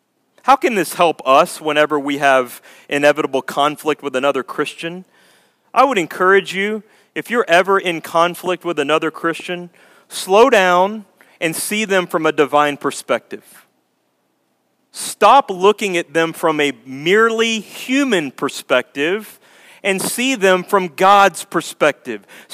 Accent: Texas, United States; And that's where I grew up in Texas, and I took her back to visit my family.

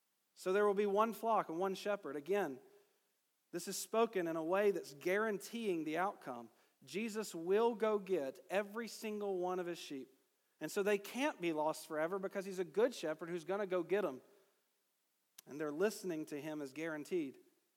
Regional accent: Georgia, United States; I know I'm from Georgia. I'm not a shepherd.

